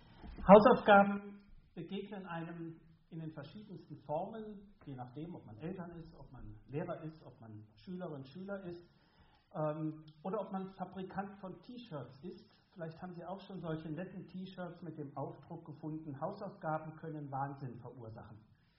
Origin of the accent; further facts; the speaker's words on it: North Rhine-Westphalia, Germany; ich komme aus dem Rheinland, aus der Nähe von Köln.